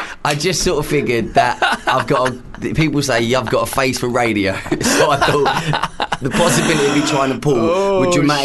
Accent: East of England, United Kingdom; also born or lived in London; I'm from Essex.

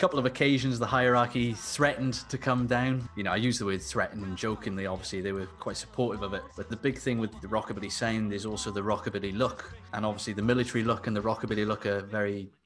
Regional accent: Wales, United Kingdom; taff coming from the fact that I'm from South Wales.

